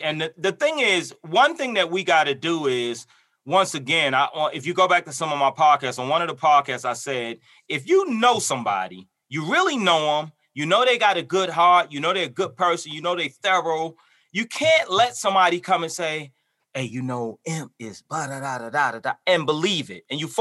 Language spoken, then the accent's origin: English; New York City, New York, United States; also born or lived in Baltimore / Los Angeles; I'm originally from New York. I lived in Baltimore and I lived in L.A.